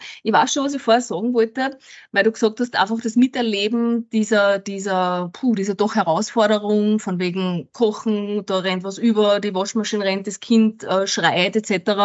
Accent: Lower Austria, Austria; Ich komme ja aus Niederösterreich, wie man unschwer erkennen kann, aber auch Gescherde quasi.

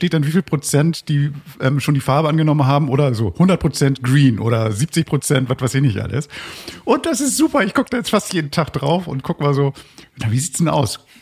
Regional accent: Hamburg, Germany; ich komme aus Hamburg

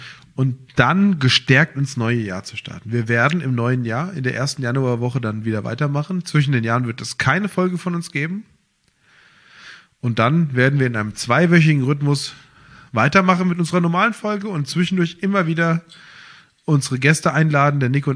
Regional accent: Rodgau, Hesse, Germany; Rottgau ist meine Heimat und hier fühle ich mich wohl

